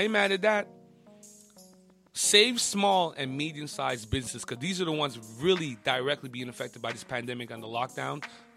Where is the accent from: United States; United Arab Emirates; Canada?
Canada; LaSalle, Quebec; Hey, how you doing? … from LaSalle.